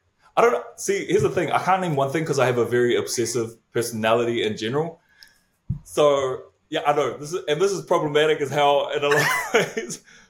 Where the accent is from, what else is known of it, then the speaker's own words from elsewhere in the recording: New Zealand; I come from Aotearoa, New Zealand. And so I've grown up in predominantly Pacifica spaces my whole life, right?